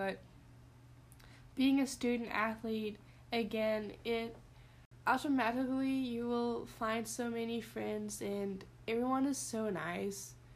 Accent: Denmark; English is a second language; now in United States; I mean, I'm from Denmark, and the United States is definitely something different

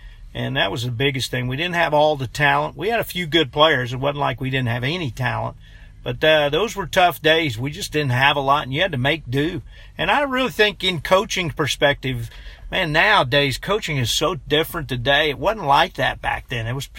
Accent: Pennsylvania, United States; when I grew up in Pennsylvania, all my brothers played high school soccer. There wasn't high school football in those rural communities.

